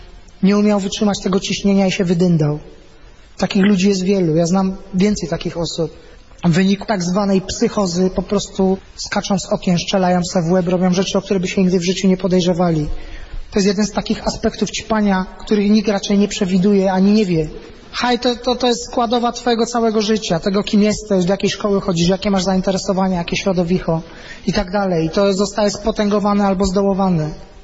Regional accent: Katowice, Silesian Voivodeship, Poland; Przykładowo ja z Katowic pochodzę

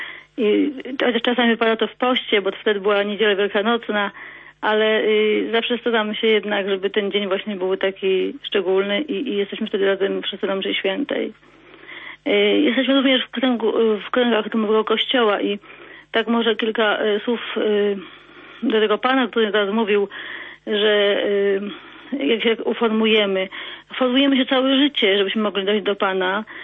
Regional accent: Kraków, Lesser Poland, Poland; Ja w ogóle pochodzę z Nowej Huty i z tego kościoła właśnie Arka Pana.

